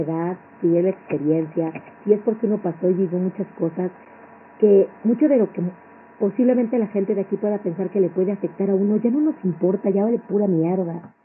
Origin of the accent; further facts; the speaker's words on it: Mexico City, Mexico; Yo soy de la Ciudad de México